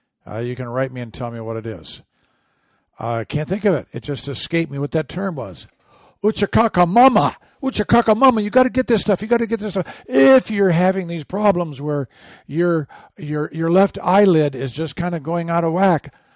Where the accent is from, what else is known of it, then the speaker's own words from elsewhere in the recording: Michigan, United States; moved away; Growing up in Michigan, I didn't know what an e-ticket ride was. I didn't know that till I moved to Southern California.